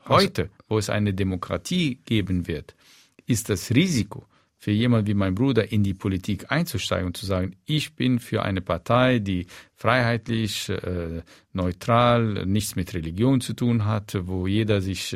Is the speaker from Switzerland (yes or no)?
no; Egypt; Und trotzdem fühle ich mich immer noch nicht nur als Ägypter, sondern am wohlsten in Ägypten.